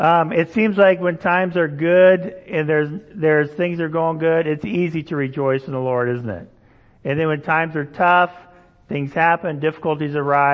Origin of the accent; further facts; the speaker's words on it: Indonesia; Growing up in Indonesia, they didn't have turkeys there.